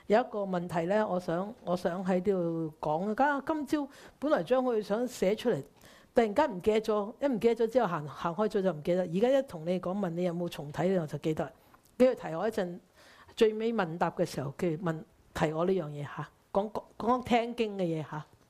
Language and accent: Cantonese; China; 就是我們中國人都係好叻嘅